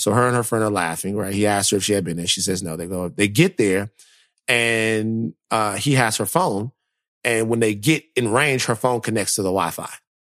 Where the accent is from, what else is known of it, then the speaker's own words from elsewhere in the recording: Louisiana, United States; You're from Texas. I'm from Louisiana.